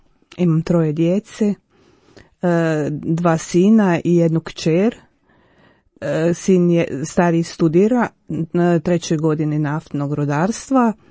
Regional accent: Banja Luka, Republika Srpska, Bosnia & Herzegovina; moved away as an adult; also born or lived in Germany; now in Croatia; Dolazim iz Banja Luke, tamo sam odrastala, završila srednju školu i poslije predratno vrijeme otišla u Njemačku i u 97. sam se vratila u Hrvatsku.

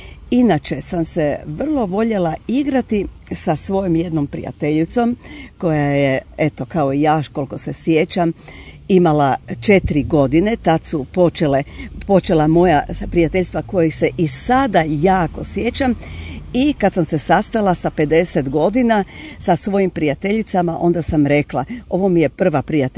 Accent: Zagreb, City of Zagreb, Croatia; Evo, ja sam rođena u Zagrebu, živjela sam najprije u centru, potom preselila na periferiju u Dubravu, koja je sada, eto, postaje gotovo i centar.

